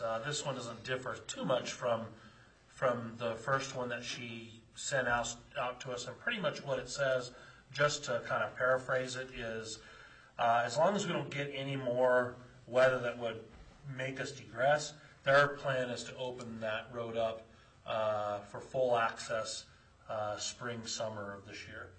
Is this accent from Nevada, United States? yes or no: yes; Carson City, Nevada, United States; when I was a kid, growing up in Carson City, I can remember that road having bumps on it